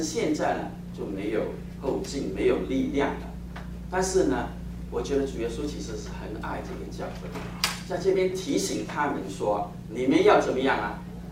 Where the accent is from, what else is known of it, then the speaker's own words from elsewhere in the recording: Hong Kong; 我记得我小的时候在香港，我们过年的时候呢就打这个火炉哈，打冰炉哈